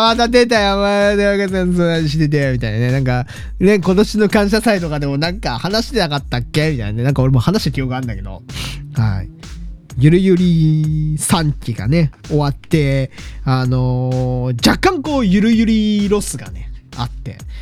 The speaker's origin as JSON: {"language": "Japanese", "region": "Hokkaido", "country": "Japan", "said": "そう、いや道民だからさ"}